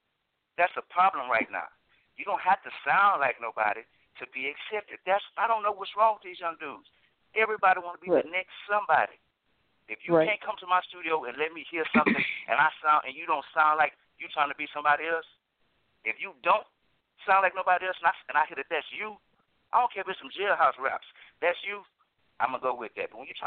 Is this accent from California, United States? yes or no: no; Houston, Texas, United States; I'm from Houston.